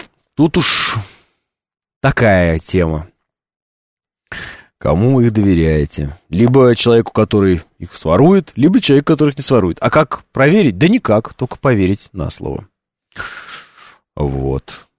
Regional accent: Oral, West Kazakhstan Region, Kazakhstan; born there; Хоть я и родился в Казахстане, но я родился в Уральске

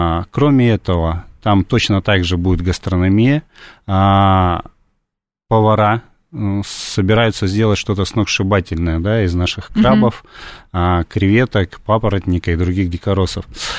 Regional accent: Russian Far East, Russia; Я сам коренной дальневосточник и буду говорить на своем опыте.

